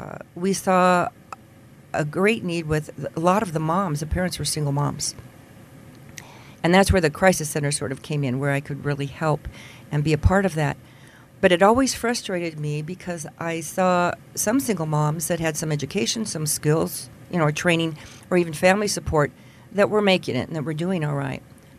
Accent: California, United States; also born or lived in Houston; now in Wyoming, United States; So I grew up in California, moved to Houston first, and met my husband there. And we came here to visit, and I just fell in love with the Rockies and fell in love with Wyoming.

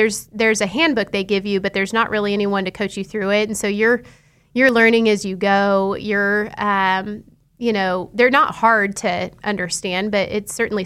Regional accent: Wichita, Kansas, United States; I'm from here. I'm from Wichita. Born and raised in the Goddard School Districts. So I went to Goddard from kindergarten to graduation, and I'm one of five siblings that did. So we didn't do a lot of moving around.

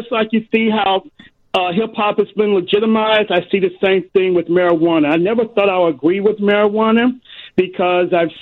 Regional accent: New York City, New York, United States; also born or lived in northern New Jersey; I grew up in the New York City and northern New Jersey area.

